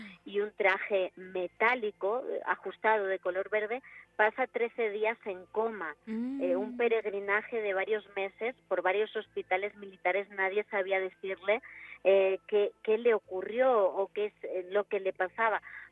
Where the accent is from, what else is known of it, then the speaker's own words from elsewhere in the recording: Extremadura, Spain; yo nací en Extremadura, he pasado allí prácticamente toda mi vida